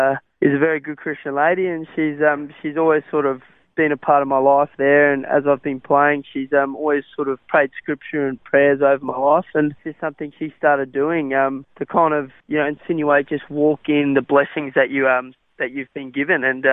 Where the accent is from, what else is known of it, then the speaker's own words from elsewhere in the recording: Australia; first language Afrikaans; English is a second language; also born or lived in South Africa; when we came over here, I only knew Afrikaans. So I spoke fluent Afrikaans as my first language, and then when we came here, I learnt English sort of as I was growing up in Australia and with the Australian slang